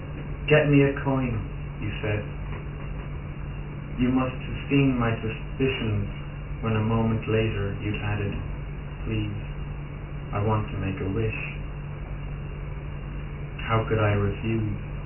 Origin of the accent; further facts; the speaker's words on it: Limerick, Munster, Ireland; we're from Limerick, and we read poetry in a pub